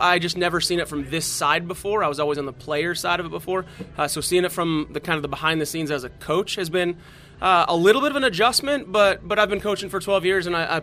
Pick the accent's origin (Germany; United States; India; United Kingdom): United States; Rochester, New York; I'm originally from Western New York, born in Syracuse, raised in Rochester. Lived there, my whole life.